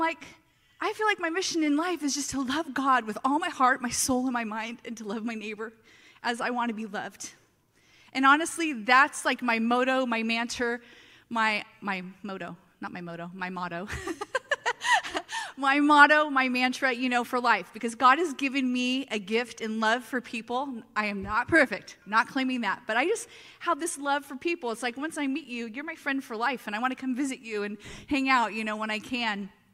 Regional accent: Los Angeles, California, United States; And also, too, I remember I grew up in Los Angeles, and I remember a teacher teaching me the golden rule.

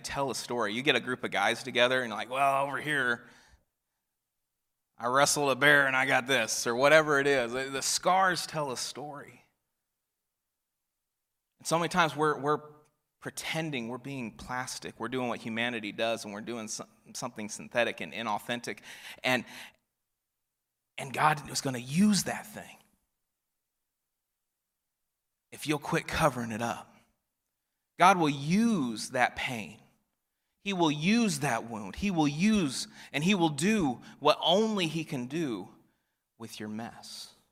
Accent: Colorado, United States; born there; I was born in Colorado and it's a beautiful country

